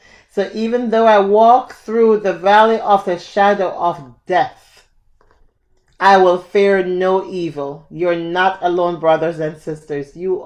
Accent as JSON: {"language": "English", "country": "Jamaica", "tie": "born or raised there", "said": "And if you knew me growing up in Jamaica"}